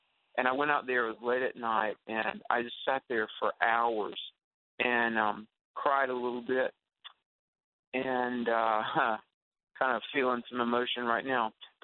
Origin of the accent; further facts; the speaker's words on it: the South, United States; Growing up in the South, you know, there's like Jesus and there's your dad.